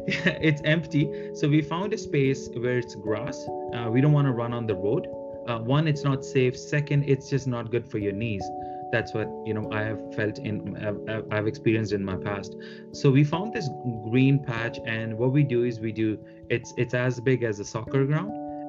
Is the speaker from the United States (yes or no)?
no; India; English is a second language; we are from India.